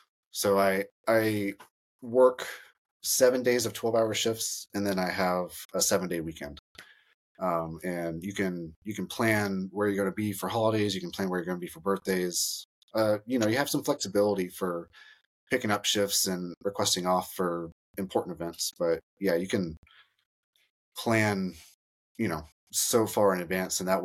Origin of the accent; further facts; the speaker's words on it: Tampa, Florida, United States; No, I grew up in Tampa, Florida. So, okay. I grew up with hot